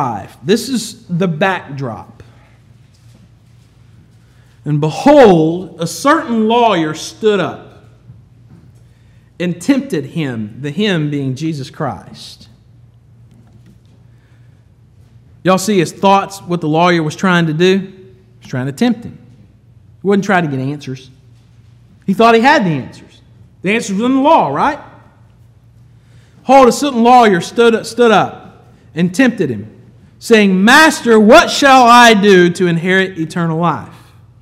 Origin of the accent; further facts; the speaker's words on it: the South, United States; I'm from the South. I grew up a child of the 80s.